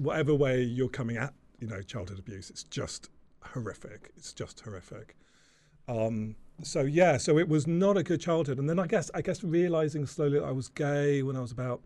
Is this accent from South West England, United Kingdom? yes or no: yes; Weymouth, South West England, United Kingdom; I grew up in Weymouth, you know, it's a small seaside town in Dorset. You know, it's not like being in the middle of London.